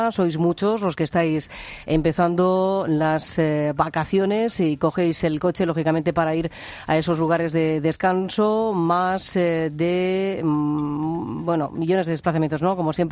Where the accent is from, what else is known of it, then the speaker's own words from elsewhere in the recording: Region of Murcia, Spain; que está entre Lorca y Puerto Lumbreras, hombre, en mi tierra, en Murcia, claro.